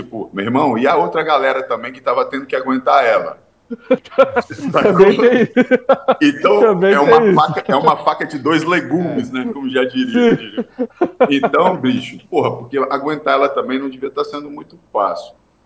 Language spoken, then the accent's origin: Portuguese; Belo Horizonte, Minas Gerais, Brazil; now in Natal, Brazil; e sou mineiro, sou de Belo Horizonte e vivo em Natal, já há 10 anos.